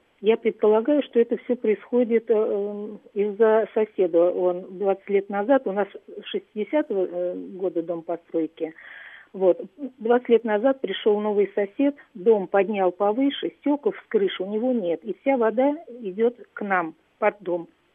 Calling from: Moscow Oblast, Russia; я звоню из Подмосковья. Угу. По наследству живу в частном доме от своих родителей.

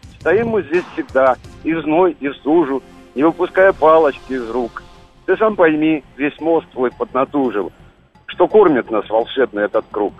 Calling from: Moscow Oblast, Russia; Я из Подмосковья.

